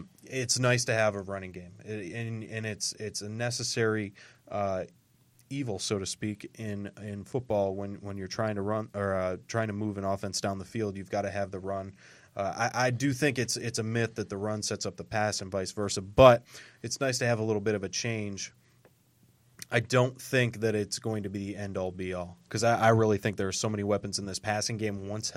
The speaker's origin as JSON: {"language": "English", "region": "New York", "country": "United States", "said": "I'm from New York originally. Everything's fast paced."}